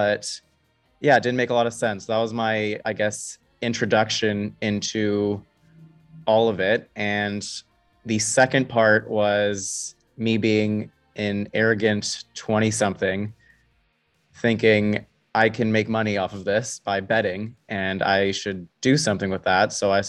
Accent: Toronto, Ontario, Canada; And I am from Toronto, so I'm a Leafs fan.

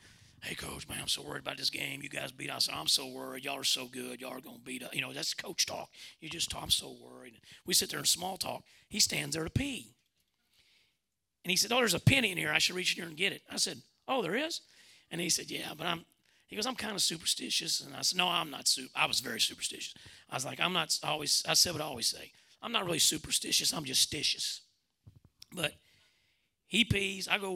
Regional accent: St. Vincent, Arkansas, United States; And coach, I came from St. Vincent, Arkansas.

